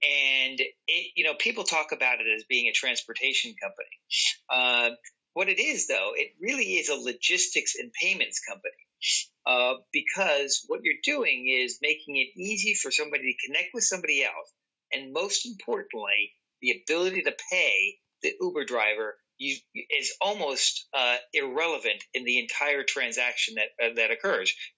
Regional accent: San Francisco, California, United States; As you know, I'm a California kid, born and raised in San Francisco

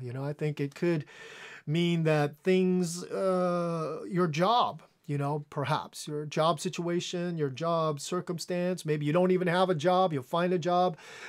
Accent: United States; And growing up in the States, the word better, we would use the word better in association with sickness

